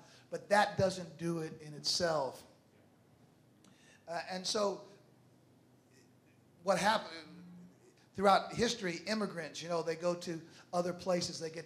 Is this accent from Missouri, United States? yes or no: yes; St. Louis, Missouri, United States; I grew up in St. Louis, and St. Louis had a big Italian population. There's a place in St. Louis called The Hill where all the Italians live.